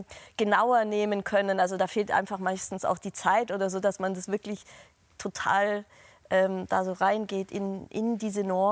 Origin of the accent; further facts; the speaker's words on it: Baden-Württemberg, Germany; Oder wir beide, also Hans-Jochen und ich, wir sind ja beide im Schwäbischen aufgewachsen.